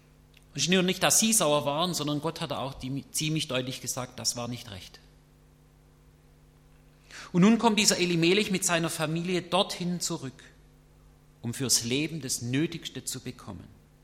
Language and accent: German; Baden-Württemberg, Germany; ich als Schwabe muss nach Baden und irgendwo da arbeiten.